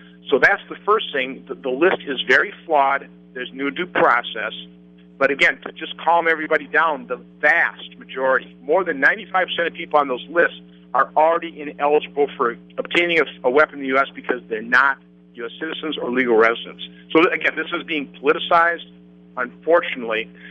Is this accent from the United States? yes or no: yes; Oshkosh, Wisconsin, United States; I'm a manufacturer from Oshkosh, Wisconsin that ran for Senate, and I'm a senator.